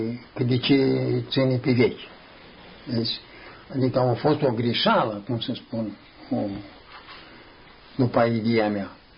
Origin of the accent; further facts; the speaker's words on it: Dorohoi, Botoșani County, Romania; că eu sunt din Dorohoi, de sus.